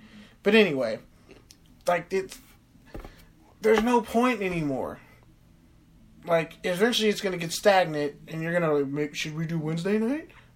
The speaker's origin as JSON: {"language": "English", "town": "Oakland", "region": "California", "country": "United States", "said": "I'm still from East Oakland. I didn't forget."}